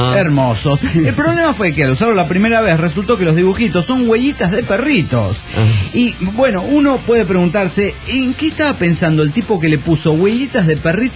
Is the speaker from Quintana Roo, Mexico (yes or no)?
yes; Cancún, Quintana Roo, Mexico; de Cancún, Quintana Roo.